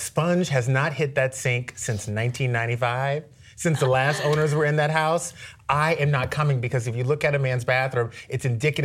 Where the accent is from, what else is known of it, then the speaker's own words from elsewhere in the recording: Philippines; I'm Filipino